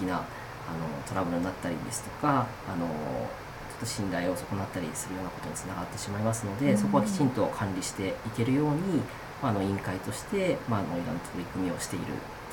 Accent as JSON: {"language": "Japanese", "region": "Kanto", "country": "Japan", "said": "関東平野のちょうど真ん中ぐらいが私が住んでいる、あの、出身のところなんですけども"}